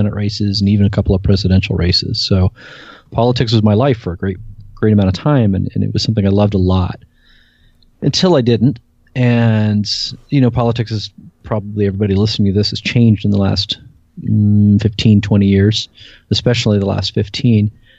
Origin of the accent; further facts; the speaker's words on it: Westfield, New Jersey, United States; And I grew up in the New York metro area in central New Jersey in a place called Westfield.